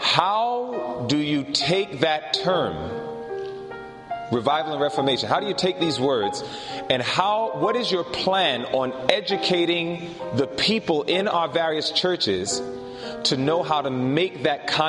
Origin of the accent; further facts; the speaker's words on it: Atlanta, Georgia, United States; I come from Atlanta, Georgia. That is where I live. Not specifically Atlanta, but nevertheless, I am in that area.